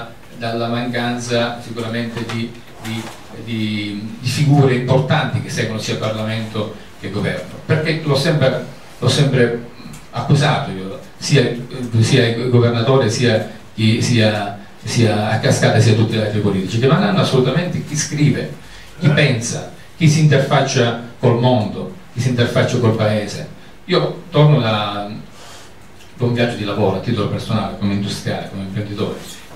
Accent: Sicily, Italy; la mia terra, quindi per la mia Sicilia

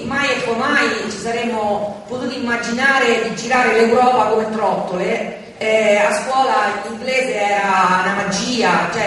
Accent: Rome, Lazio, Italy; io che sono di Roma

